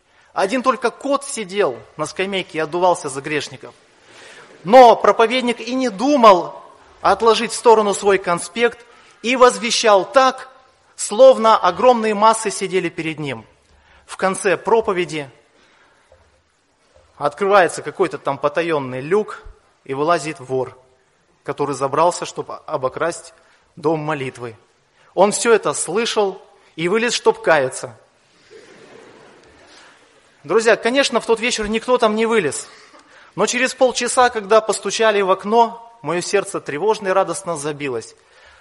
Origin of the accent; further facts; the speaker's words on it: Kamchatka Krai, Russia; Я родился на Камчатке и жил там. Женился в Благовещенске. После женитьбы мы переехали на Нижний Амур, село Богородское. Это земля моих предков